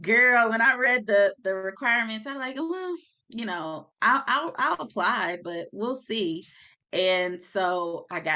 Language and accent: English; Indiana, United States; now in Maryland, United States; So I grew up in Indiana, even though I live in the DMV now. I was born in Maryland, moved to Indiana as a child, grew up in Indiana, now I'm back in Maryland.